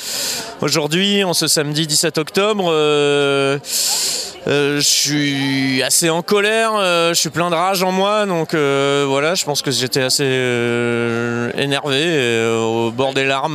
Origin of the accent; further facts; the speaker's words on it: France; now in Brussels, Belgium; Alors, j'habite à Bruxelles, mais je suis français, je passe quand même souvent beaucoup de temps en France